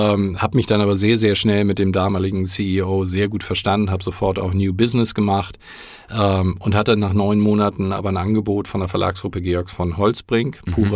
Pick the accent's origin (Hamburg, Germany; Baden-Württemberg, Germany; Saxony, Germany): Hamburg, Germany; bin Hamburger